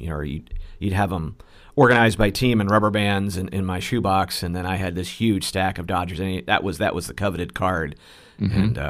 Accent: Ohio, United States; But I remember, you know, growing up in Ohio, you know, I kind of caught the tail end of the Big Red Machine

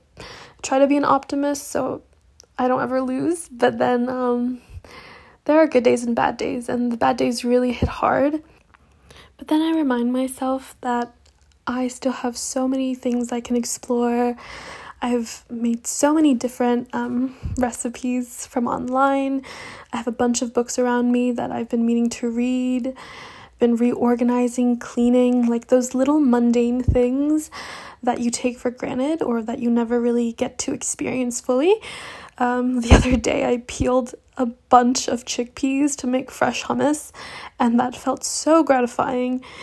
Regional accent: Vietnam; also born or lived in United States; now in Paris, France; And I'm originally from Vietnam, but I moved here from the US.

